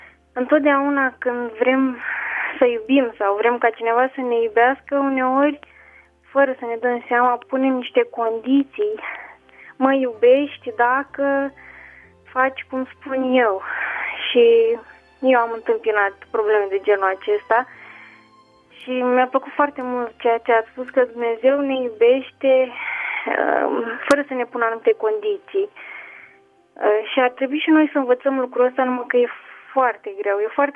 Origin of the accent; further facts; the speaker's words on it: Bacău, Bacău County, Romania; din Bacău, dumneavoastră mă cunoașteți.